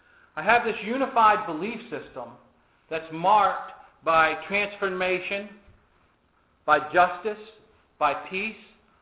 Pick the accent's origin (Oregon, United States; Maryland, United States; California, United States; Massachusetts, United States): Maryland, United States; Baltimore; Where I grew up in Baltimore, I think we had like four channels.